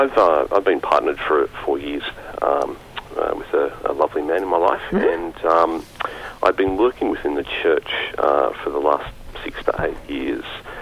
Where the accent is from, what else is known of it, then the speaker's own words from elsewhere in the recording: Australia; I'm an Australian at heart and I want to stay in Australia.